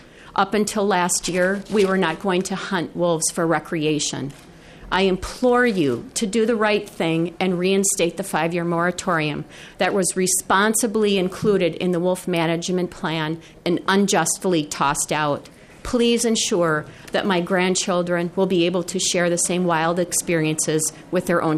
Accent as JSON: {"language": "English", "region": "Minnesota", "country": "United States", "said": "First, I want to say how very proud we are to be from Minnesota, as we're the only state that has maintained a continuous wolf presence."}